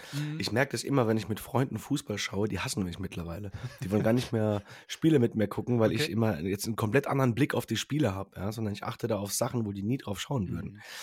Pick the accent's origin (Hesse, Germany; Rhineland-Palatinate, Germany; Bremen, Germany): Rhineland-Palatinate, Germany; bei uns in der Pfalz